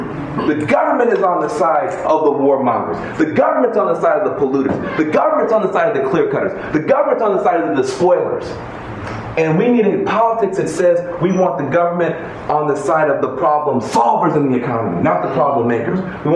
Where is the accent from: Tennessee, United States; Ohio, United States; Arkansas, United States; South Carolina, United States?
Tennessee, United States; I'm a Christian. I'm from Tennessee, born and raised on the edge of a small town, so-called red state.